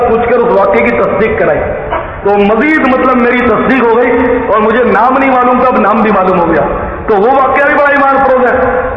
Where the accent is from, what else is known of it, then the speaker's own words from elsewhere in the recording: Karachi, Sindh, Pakistan; born there; آبائی گاؤں کتیانہ ہے, جوناگڑھ سے. چونکہ والدین وغیرہ کتیانہ کے, جیسے ہم کتیانہ کہلاتے ہیں, ویسے میں کراچی میں پیدا ہوا ہوں, البتہ ہم سب ہیں مدینے کے